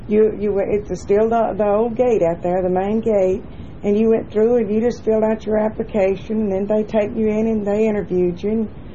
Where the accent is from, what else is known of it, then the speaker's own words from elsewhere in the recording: Anniston, Alabama, United States; also born or lived in Mumford, Alabama; And we lived there till I was approximately 5 years old. And then we moved to Anniston, Alabama